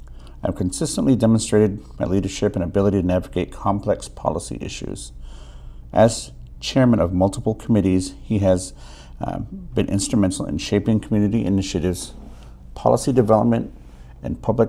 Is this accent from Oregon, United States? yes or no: yes; Madras, Oregon, United States; I was born in Madras, Oregon in 1972, raised